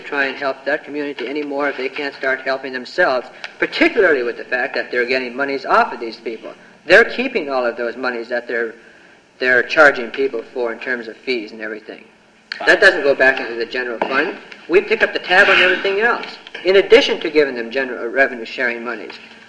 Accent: Anchorage, Alaska, United States; As you know, Mr. Chairman, I have supported from the beginning, although I am from Anchorage

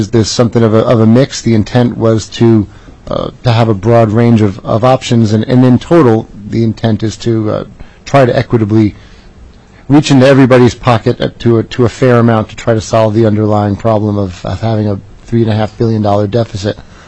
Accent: New Jersey, United States; Anecdotally, I grew up in New Jersey where clothing wasn't taxed on the sales tax, and a lot of New York people came to use our malls and buy clothing.

